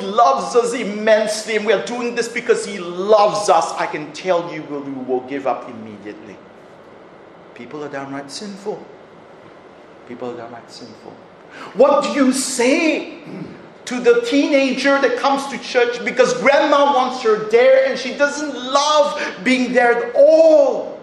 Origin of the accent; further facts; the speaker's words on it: Sydney, New South Wales, Australia; When we were growing up in Sydney, my parents, my brother and myself attended a huge church while we were growing up in Sydney.